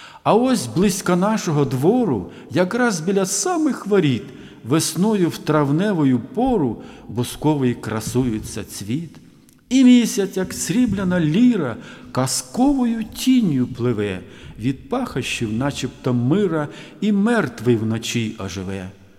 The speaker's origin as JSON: {"language": "Ukrainian", "region": "Donbas", "country": "Ukraine", "second_language": "Ukrainian", "said": "Оскільки я сам з Донбасу, учився в російській школі, в російських вузах учився, українську мені довелось самому вивчати."}